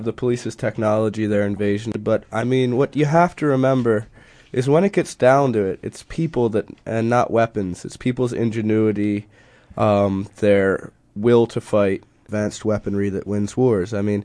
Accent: Pennsylvania, United States; Yeah, I mean, I'm from Pennsylvania. We're bitter and we cling to our guns

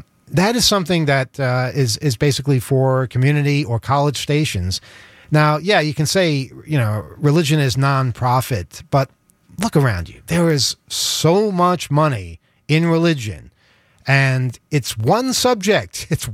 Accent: New York, United States; it represents memories of growing up on Long Island.

